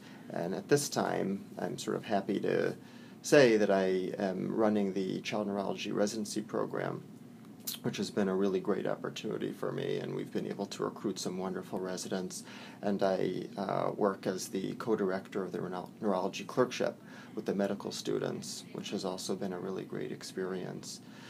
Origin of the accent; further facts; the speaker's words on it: Long Island, New York, United States; now in Rochester, United States; I'm from Long Island, and I came up to this area for college. I went to a college in SUNY Geneseo, and after that went back down to NYU